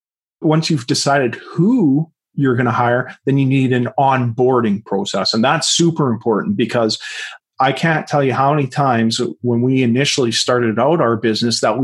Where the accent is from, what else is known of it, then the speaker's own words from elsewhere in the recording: Canada; I'm sorry, I'm from Canada, .ca.